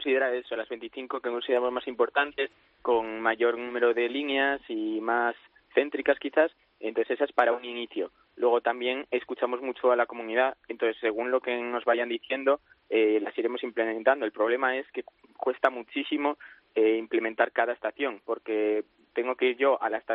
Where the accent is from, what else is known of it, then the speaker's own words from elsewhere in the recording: Tres Cantos, Community of Madrid, Spain; nosotros somos de Tres Cantos.